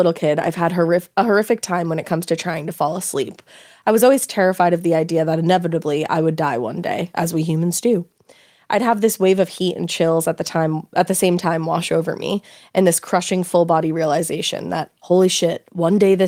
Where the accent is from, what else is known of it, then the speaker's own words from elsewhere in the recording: Columbus, Ohio, United States; now in Los Angeles, United States; I live in LA, but at the time of this event, I was taking a break from the city and lived in my hometown of Columbus, Ohio for part of a year.